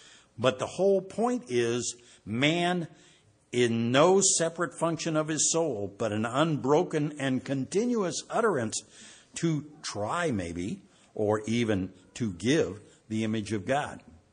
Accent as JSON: {"language": "English", "region": "Arizona", "country": "United States", "said": "I'm this bozo from Arizona that got this job"}